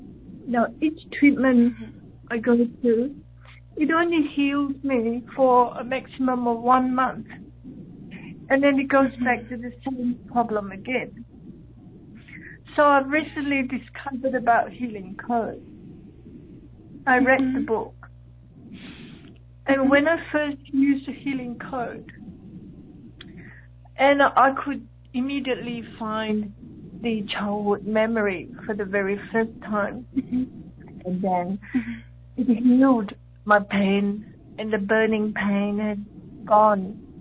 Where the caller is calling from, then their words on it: Australia; I'm calling from Australia.